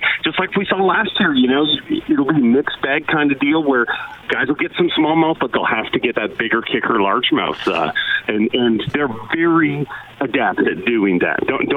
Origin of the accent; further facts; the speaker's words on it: Canada; you hope, you know, as a Canadian